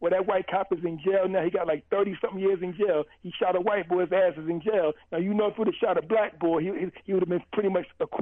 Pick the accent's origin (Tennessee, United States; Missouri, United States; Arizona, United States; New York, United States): Missouri, United States; I'm like you. I'm from the Show Me State.